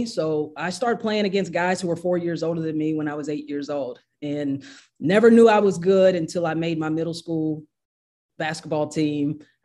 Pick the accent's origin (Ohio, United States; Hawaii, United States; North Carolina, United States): North Carolina, United States; High Point; got a scholarship to play right near my hometown of High Point, North Carolina.